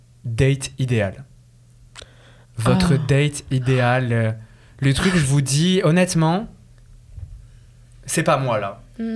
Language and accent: French; France; je suis Français aussi.